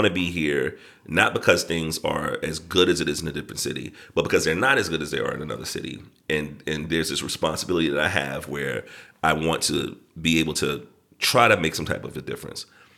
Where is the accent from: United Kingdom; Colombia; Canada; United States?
Colombia; So I'm born and bred in Colombia